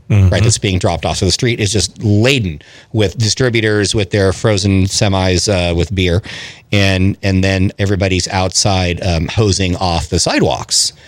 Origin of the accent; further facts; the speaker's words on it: California, United States; moved away; I grew up out in California before I moved here some time ago.